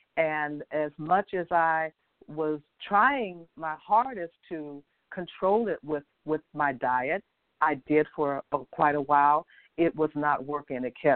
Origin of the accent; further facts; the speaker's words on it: Portland, Oregon, United States; I hail from Portland, Oregon.